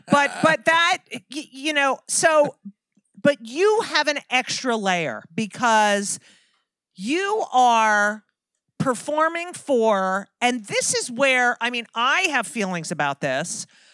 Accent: New Jersey, United States; Okay, but I grew up in New Jersey, and that's part.

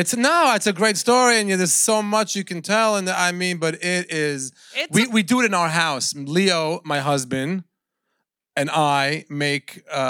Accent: Sweden; I'm from Sweden.

